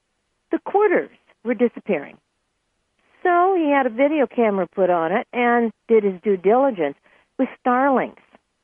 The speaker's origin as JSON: {"language": "English", "region": "California", "country": "United States", "said": "I was from California myself, and I said, oh, the temperatures are down."}